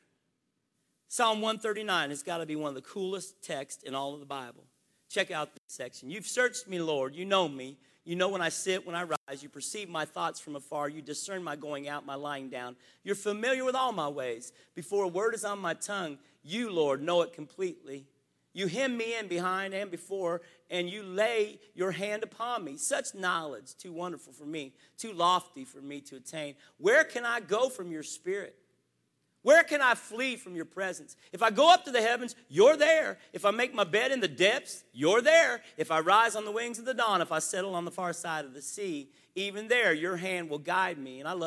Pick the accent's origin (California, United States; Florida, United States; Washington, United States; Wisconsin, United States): Florida, United States; We're visiting from Florida.